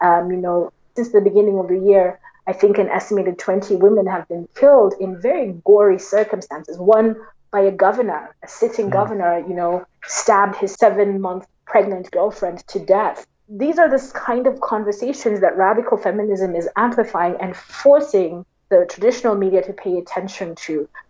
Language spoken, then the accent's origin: English; Kenya; New communities, new ways of thinking about ourselves as Kenyan, challenging the official narrative, challenging the simplistic, developmentalist sort of narrow idea of Kenyan identity